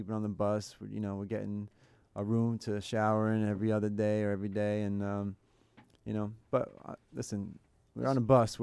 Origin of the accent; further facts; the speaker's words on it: New Jersey, United States; now in Orlando, United States; Yeah, and I grew up in New Jersey, but I've lived in Orlando for the past, 10, 15 years.